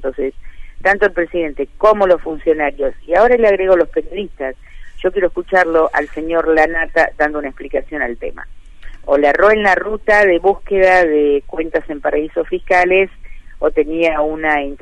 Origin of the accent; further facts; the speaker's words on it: Argentina; me parece que nos tiene que avergonzar como argentinos